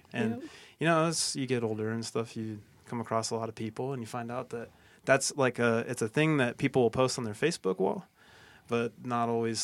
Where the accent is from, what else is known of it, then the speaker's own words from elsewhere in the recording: Reno, Nevada, United States; Yes, I am from Reno. I say hella.